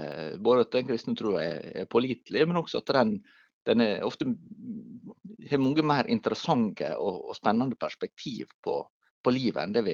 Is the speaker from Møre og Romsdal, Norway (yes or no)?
yes; Møre og Romsdal, Norway; now in Bergen, Norway; Jeg jo egentlig remøværing, så jeg har vokst opp I Trærøy og bodde der til, ja, jeg var ferdig på videregående, og det synes jeg ikke så lenge siden, men det visst 25 år. Så nå jeg bodde I Bergen og på Sotra